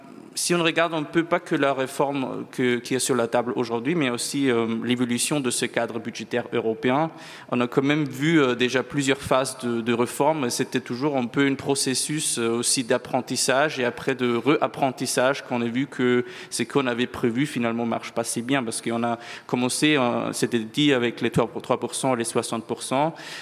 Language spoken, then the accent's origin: French; France; même si je viens bien de la France